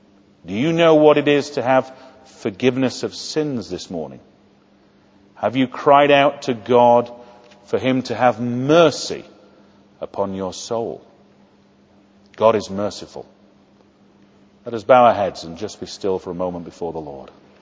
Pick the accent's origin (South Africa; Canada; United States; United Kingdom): United Kingdom; Sheffield, Yorkshire and the Humber; Now, I know in Cambridge you don't do that, but I'm from Sheffield.